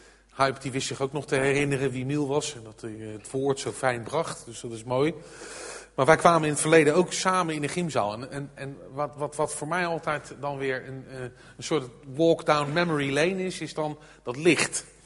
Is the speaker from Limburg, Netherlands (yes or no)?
no; The Hague, South Holland, Netherlands; Maar ik kom dus uit Den Haag en dat heeft u misschien al gehoord.